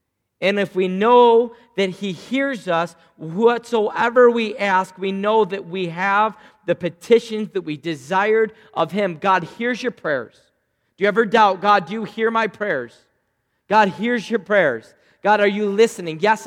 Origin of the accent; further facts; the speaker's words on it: Spencerport, New York, United States; I grew up in Spencerport. Me and my wife had our four kids in Spencerport. We bought our first house in the village of Spencerport.